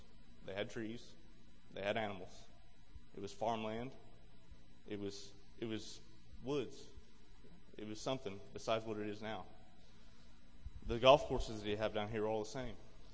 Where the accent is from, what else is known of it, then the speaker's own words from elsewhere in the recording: Kimberling City, Missouri, United States; Growing up in Kimberling City, I remember having a 2.5 hour drive from Kimberling City to Branson to go to work as a 16-year-old teenager.